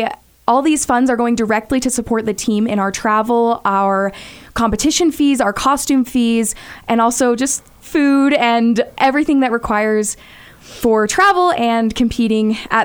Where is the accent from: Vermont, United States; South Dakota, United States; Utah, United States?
Utah, United States; Lehi; I'm originally from Lehigh, so Utah County area. I graduated from Lehigh High School.